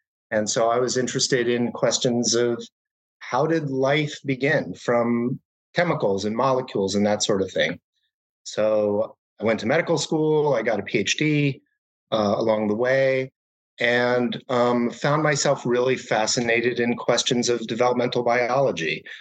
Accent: New York City, New York, United States; So I grew up in New York City, and it's not the first place you think of when you think of, you know, the animal world and nature.

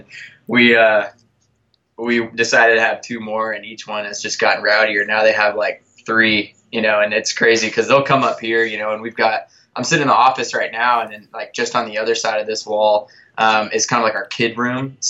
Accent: The Woodlands, Texas, United States; I grew up just north of Houston, actually not too far from Corkscrew, before Corkscrew was around, a town called the Woodlands.

